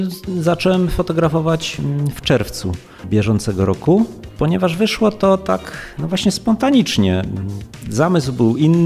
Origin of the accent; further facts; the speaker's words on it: Katowice, Silesian Voivodeship, Poland; ja jestem z Katowic, tam się wychowałem i tam jest po prostu ten krajobraz industrialny.